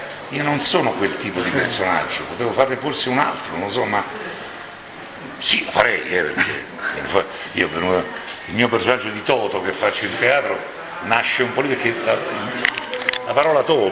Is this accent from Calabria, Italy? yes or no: no; Rome, Lazio, Italy; non capisco perché noi romani ci dobbiamo vergognare il fatto che siamo romani